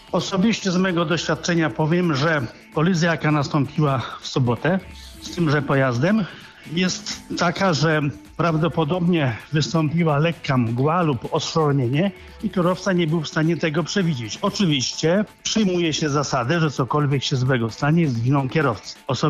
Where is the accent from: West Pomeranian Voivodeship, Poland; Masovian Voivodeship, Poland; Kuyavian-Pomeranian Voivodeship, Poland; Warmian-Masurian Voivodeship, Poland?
West Pomeranian Voivodeship, Poland; Szczecin; jestem ze Szczecina.